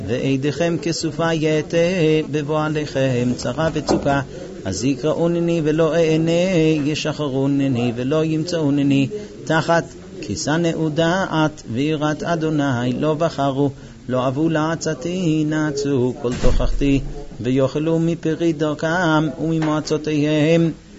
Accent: United States; Hebrew is a second language; אני גדלתי בארצות הברית. סמכו שאני יודע לדבר עברית.

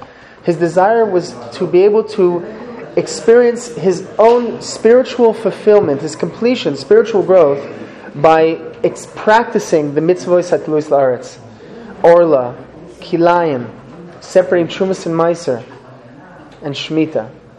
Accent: Canada; I'm not from this land. And there's so much of it. I come from Canada

